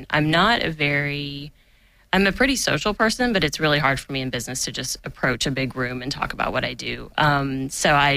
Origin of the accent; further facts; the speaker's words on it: Dallas, Texas, United States; I grew up in Dallas and, you know, it's a great city